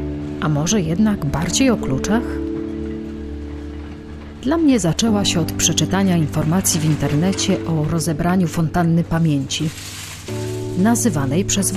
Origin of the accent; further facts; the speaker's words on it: Jelenia Góra, Lower Silesian Voivodeship, Poland; Ja zdążyłam jeszcze podczas studiów odjeżdżać ze Świebodzkiego do rodzinnej Jeleniej Góry.